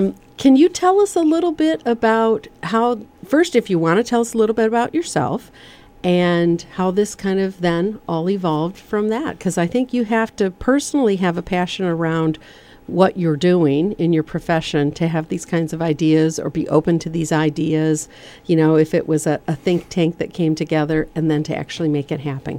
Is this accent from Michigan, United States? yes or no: yes; Michigan, United States; which, you know, I'm from Michigan, and I said promenade, and we have to say promenade.